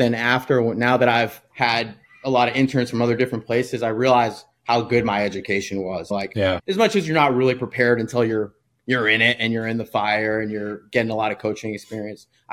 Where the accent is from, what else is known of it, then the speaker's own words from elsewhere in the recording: Brookline, Massachusetts, United States; So I grew up in Brookline, Mass. Ended up going to Springfield College for exercise science.